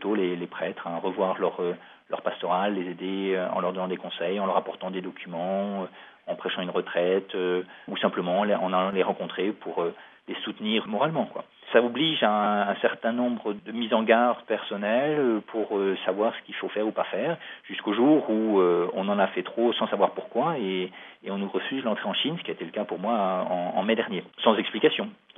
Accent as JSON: {"language": "French", "town": "Paris", "region": "Île-de-France", "country": "France", "also_born_or_lived": "Hong Kong", "said": "je me suis retrouvé en tant que Parisien, très impliqué dans la préparation à Hong Kong"}